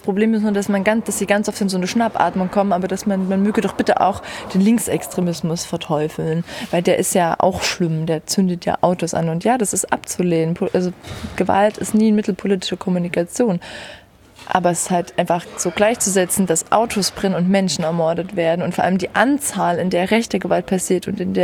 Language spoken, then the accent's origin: German; Germany; born there; Naja, also ein Punkt ist so, ich bin in Deutschland geboren, meine Eltern kommen aus Deutschland, so ich bin kein Person of Color.